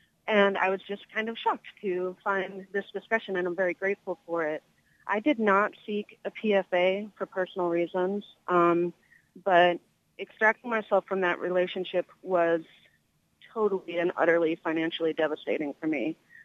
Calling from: Pittsburgh, Pennsylvania, United States; I'm calling from Pittsburgh, and I stepped out of work.

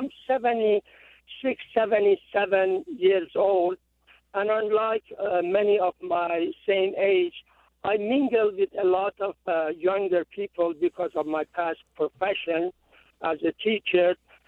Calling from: Boone, United States; I'm calling you from Boone.

